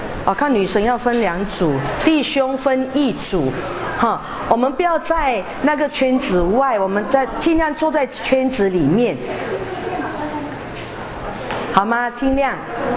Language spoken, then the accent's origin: Chinese; Malaysia; 我目前在内湖开拓第二间教会，我是宣教士哈，我是马来西亚来的，然后到美国正道